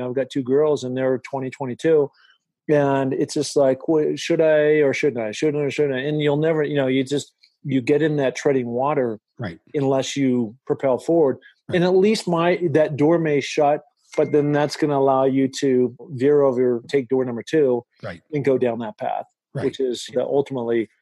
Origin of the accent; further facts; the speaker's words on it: Seattle, Washington, United States; And when I was growing up in Seattle and running the stairs